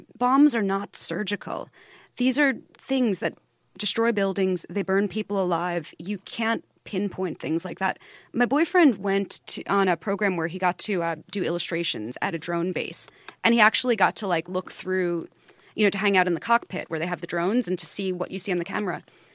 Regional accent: New York City, New York, United States; born there; I fucking love New York. I was born in New York.

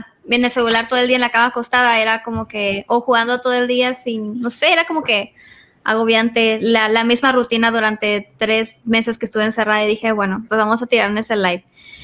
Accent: northern Mexico, Mexico; yo tengo actualmente 23 años. Soy de México, del norte.

